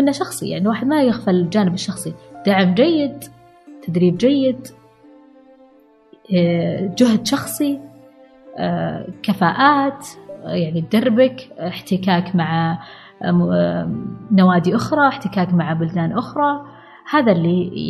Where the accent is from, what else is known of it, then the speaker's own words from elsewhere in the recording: Al-Ahsa, Eastern Province, Saudi Arabia; الأحساء تركض، أنا بنت الأحساء